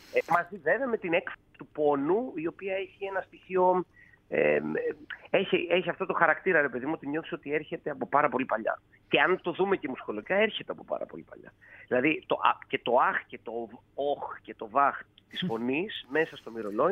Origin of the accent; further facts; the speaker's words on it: Epirus, Greece; γιατί κατάγομαι από την Ήπειρο